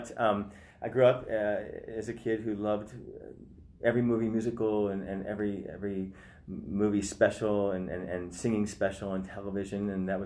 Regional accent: St. Louis, Missouri, United States; Anyway, I grew up in St. Louis, Missouri. And that was back in the early...

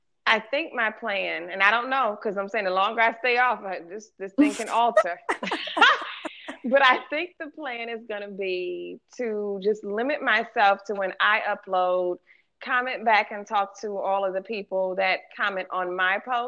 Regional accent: Detroit, Michigan, United States; now in Atlanta, United States; I shouldn't say home. I live in Atlanta, my hometown of Detroit.

